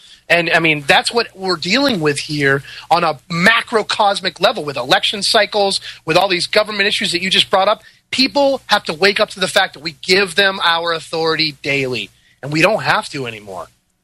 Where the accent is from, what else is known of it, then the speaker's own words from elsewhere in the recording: United States; growing up in America in public schooling and private schooling